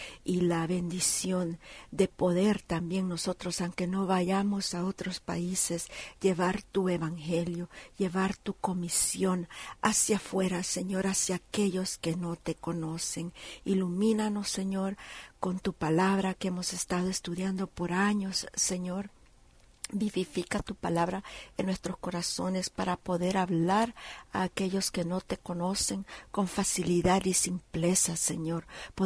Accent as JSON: {"language": "Spanish", "country": "Nicaragua", "tie": "born or raised there", "said": "Nicaragua, en especial nuestra familia Kelly, Señor, que está ministrando a los niños y a la comunidad allá en mi tierra natal."}